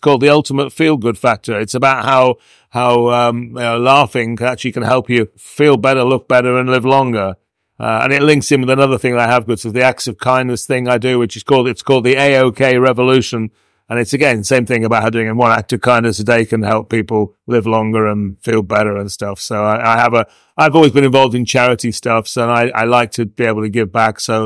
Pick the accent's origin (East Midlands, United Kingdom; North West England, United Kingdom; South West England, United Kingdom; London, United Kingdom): North West England, United Kingdom; Liverpool; I'm from Liverpool, so I do a talk called I Grew Up with … And I actually did grow up like a mile away from